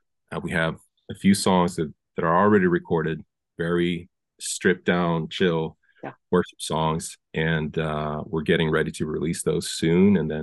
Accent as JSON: {"language": "English", "country": "Sweden", "tie": "born or raised there", "moved": "yes", "said": "I played hockey growing up in Sweden, and then I heard there were like a bunch of leagues here in town, so I had to bring my skates from Sweden"}